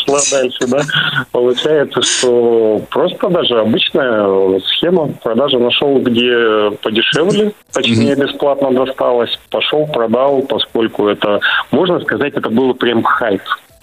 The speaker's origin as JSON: {"language": "Russian", "region": "Far East", "country": "Russia", "said": "Особенно я сам с Дальнего Востока."}